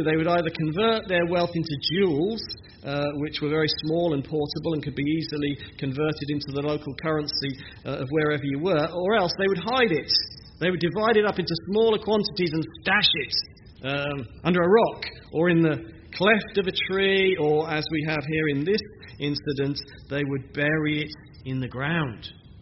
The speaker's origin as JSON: {"language": "English", "region": "East of England", "country": "United Kingdom", "said": "Pastor Billy mentioned I'm from the East in England."}